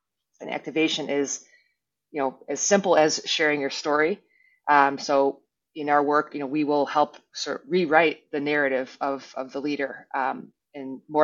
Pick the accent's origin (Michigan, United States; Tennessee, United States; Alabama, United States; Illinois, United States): Illinois, United States; Chicago; growing up in Chicago, lifelong fan of the Bulls and Michael, Michael Jordan